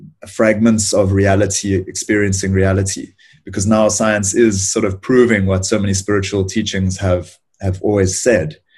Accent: Cape Town, Western Cape, South Africa; So, I was raised in Cape Town without any particularly spiritual background or infrastructure, we might say

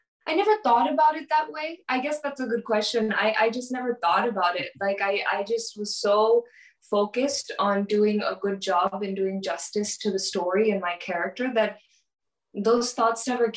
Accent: San Diego, California, United States; And I'm from San Diego, California, okay? Yeah. And I grew up here, was born and raised here

